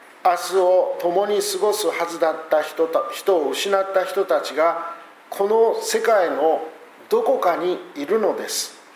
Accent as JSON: {"language": "Japanese", "town": "Kitakyushu", "region": "Fukuoka", "country": "Japan", "tie": "born there", "said": "実は私は北九州市の小倉の生まれなんです。"}